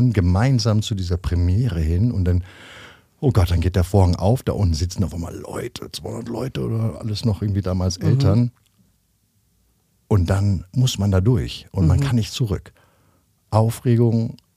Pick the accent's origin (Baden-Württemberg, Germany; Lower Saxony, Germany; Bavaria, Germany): Lower Saxony, Germany; Hagenburg; Ich meine, ich komme aus Hagenburg, einem kleinen Ort und jetzt ist man in New York